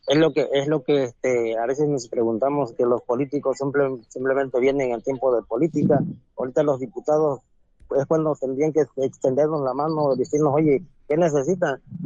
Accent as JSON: {"language": "Spanish", "town": "Pajapan", "region": "Veracruz", "country": "Mexico", "said": "Mira, nosotros somos del municipio de Pajapan."}